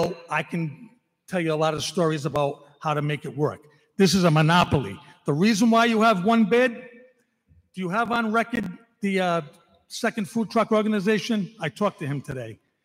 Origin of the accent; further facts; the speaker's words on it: Warwick, Rhode Island, United States; My father was a lifelong resident. I was brought up in Warwick, the school systems.